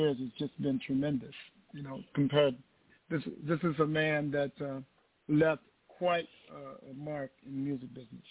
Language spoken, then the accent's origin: English; Las Vegas, Nevada, United States; I'm from Las Vegas